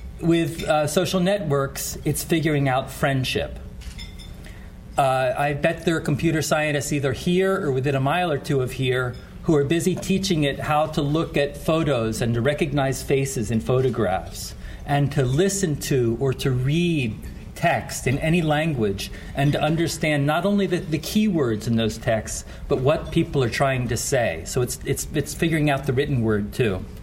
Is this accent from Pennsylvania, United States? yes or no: yes; Philadelphia, Pennsylvania, United States; now in Pittsburgh, United States; I'm from Philadelphia, and I raised my family in Pittsburgh, and I have two sons here.